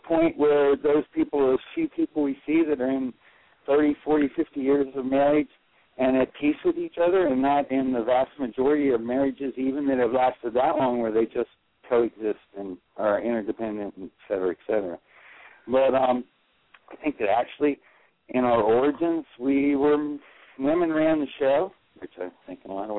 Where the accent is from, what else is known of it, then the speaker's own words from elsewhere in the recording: Hanover, Pennsylvania, United States; Well, I'm from Hanover, Pennsylvania